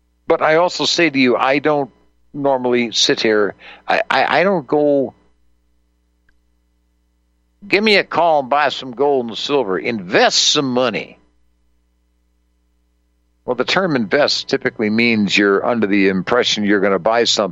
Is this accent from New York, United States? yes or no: yes; New York, United States; Don't try to concentrate in doing anything when you got a guy who was born and raised in New York.